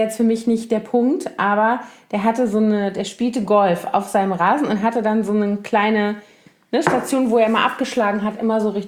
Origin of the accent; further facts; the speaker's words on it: Koblenz, Rhineland-Palatinate, Germany; Also meine Heimatstadt, eher nicht, weil das ist, also ich liebe meine Heimat total und den Rhein und alles.